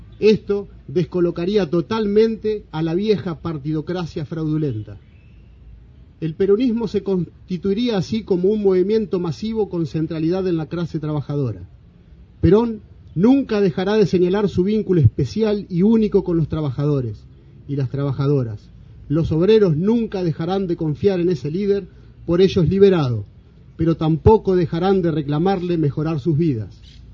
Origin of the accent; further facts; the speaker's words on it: Argentina; la triste realidad que hoy nos toca vivir como argentinos